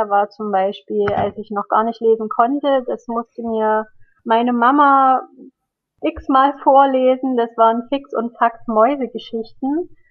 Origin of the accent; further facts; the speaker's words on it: Germany; Ich bin ja als Kind in der DDR aufgewachsen.